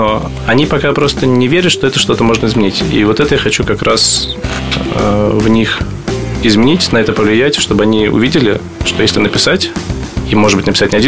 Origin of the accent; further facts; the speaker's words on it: Moscow, Russia; Мы москвичи, мы горожане.